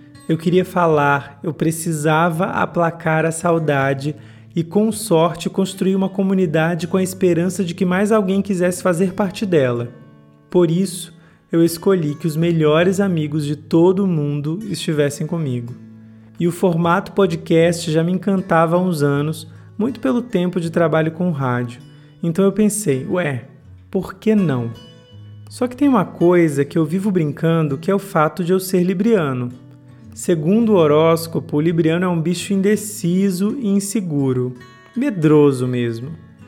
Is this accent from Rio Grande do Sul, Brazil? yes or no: no; Rio Branco, Acre, Brazil; moved away as an adult; Eu saí de Rio Branco, capital acreana, onde morei por 18 anos em 2019.